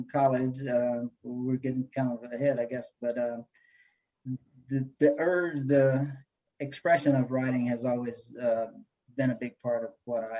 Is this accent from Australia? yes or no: no; Marouge, Louisiana, United States; now in Haywood County, United States; I grew up in a place in Louisiana called Marouge. The population was 800. There were 15 kids in my graduating class in high school.